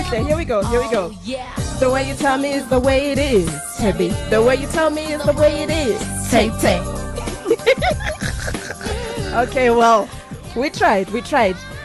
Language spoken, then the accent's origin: English; Free State, South Africa; I'm also from the Free State, right?